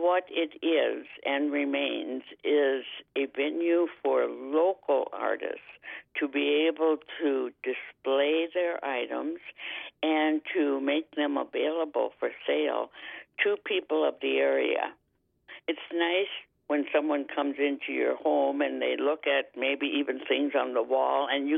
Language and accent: English; Minnesota, United States; Well, I'm originally from Minnesota, South Central Minnesota, and have lived in many parts of the world since then.